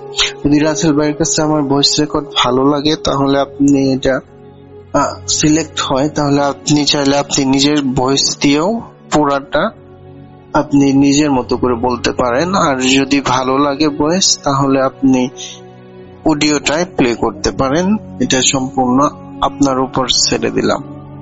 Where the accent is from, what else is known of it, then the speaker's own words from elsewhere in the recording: Jamalpur, Mymensingh Division, Bangladesh; now in Malaysia; আমি বর্তমানে আছি মালয়েশিয়াতে। … আমার গ্রামের বাড়ি হলো জামালপুরের।